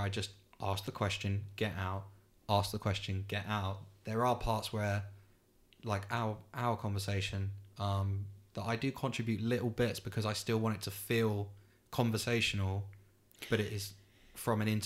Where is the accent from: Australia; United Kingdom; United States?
United Kingdom; Kingston, London; also born or lived in Epsom; I live with my mum, my dad. So I'm from Kingston. So well, we born in Epsom, but was raised in Kingston from the age of 2. My mum moved there.